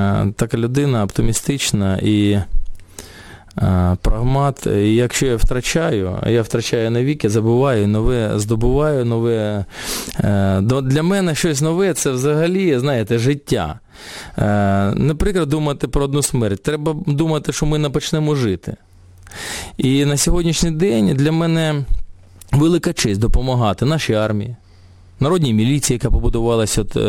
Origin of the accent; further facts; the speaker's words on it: Luhansk, Luhansk Oblast, Ukraine; спілкуюся українською мовою на західній країні, вони здивовані, що я з Луганська